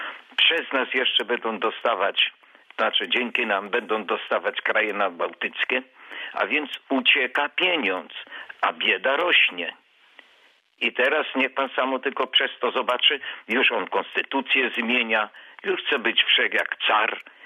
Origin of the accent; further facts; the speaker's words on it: eastern Poland, Poland; Ja jestem ze wschodu, mam swoje lata, pamiętam z rozmowy rodziców, jak było i mnie nikt inaczej nie powie.